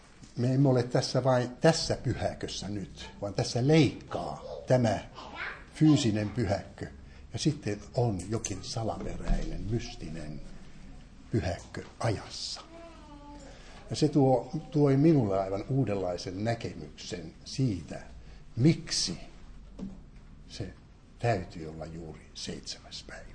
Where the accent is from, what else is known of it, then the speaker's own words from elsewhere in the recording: Tampere, Pirkanmaa, Finland; me tulimme sieltä Toivonlinnasta joululomalle tamperelaiset